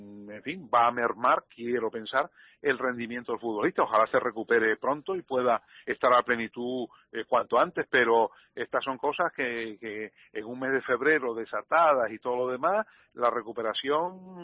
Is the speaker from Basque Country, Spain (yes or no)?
no; Las Palmas, Canary Islands, Spain; moved away as an adult; yo cuando me vine de Las Palmas para acá, que tenía 19 años, nunca había salido de Las Palmas